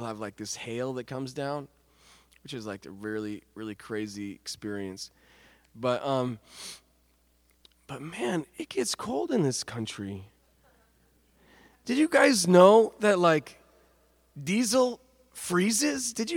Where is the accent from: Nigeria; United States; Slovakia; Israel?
Israel; we came from Israel, and we were living in Be'er Sheva. Be'er Sheva is like kind of a desert.